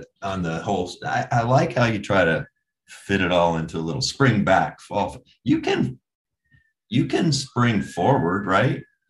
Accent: Kentucky, United States; But what's funny to me is there are, like, where I grew up in Kentucky is Central Time.

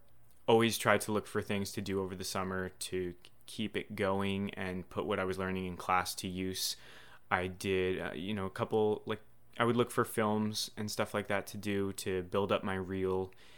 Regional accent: Totowa, New Jersey, United States; So Montclair State is like 5 minutes from where I grew up. I grew up in Totowa, New Jersey.

